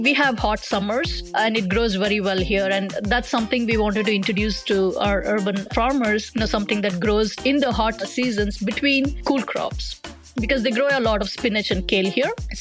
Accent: India; I grew up in India, so my mother used to cook that, and we had plants growing in our yard.

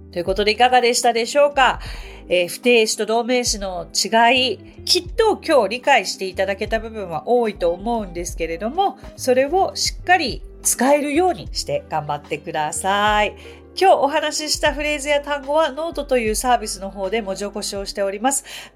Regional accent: Tokyo, Japan; 私ものすごい都会育ちなんですね。東京のど真ん中で生まれ育ちまして、で、まあ生まれ育ったのがそこだからそれが当たり前の環境だと思って16年生きてたわけですけれども

